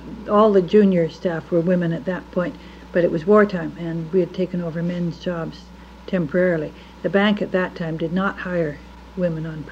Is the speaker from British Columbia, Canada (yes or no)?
yes; Victoria, British Columbia, Canada; born there; I was born in Victoria in 1924.